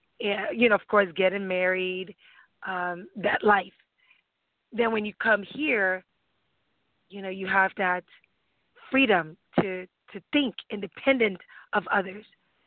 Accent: Nigeria; now in United States; Growing up in Nigeria, having one way of thinking, and then coming to the United States or coming back to the United States with that way of thinking

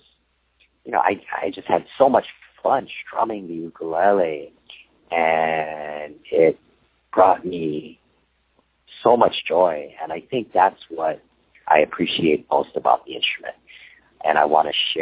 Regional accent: Hawaii, United States; I grew up in Hawaii, and everyone plays ukulele in Hawaii, you know, it's a big part of the culture.

